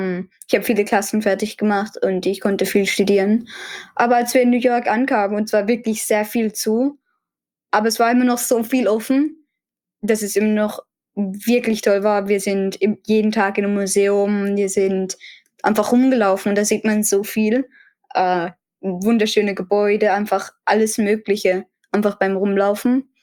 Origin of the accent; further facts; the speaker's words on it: Karlsruhe, Baden-Württemberg, Germany; born there; Ich bin geboren in Karlsruhe, also und meine Mutter, mein Vater auch, aber die Mutter meines Vaters ist aus Berlin